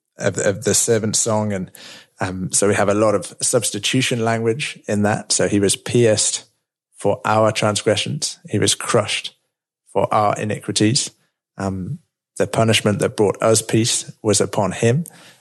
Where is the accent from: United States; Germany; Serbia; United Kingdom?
United Kingdom; the north of England; now in Louvain-la-Neuve, Belgium; I'm a Brit, so you got that bit right. I'm from England. I'm from the north of England. But 11 years ago, with my wife, I moved to Belgium, French-speaking Belgium, which is where we serve now.